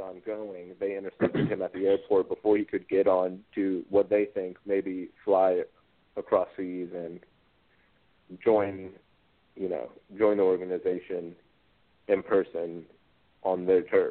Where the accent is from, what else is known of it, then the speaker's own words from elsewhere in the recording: Myrtle Beach, South Carolina, United States; a school that is, you know, right close to my hometown of Myrtle Beach, South Carolina.